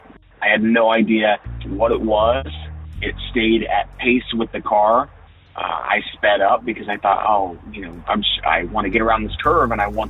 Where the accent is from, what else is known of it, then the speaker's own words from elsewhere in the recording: Columbus, Ohio, United States; I am from Columbus, Ohio.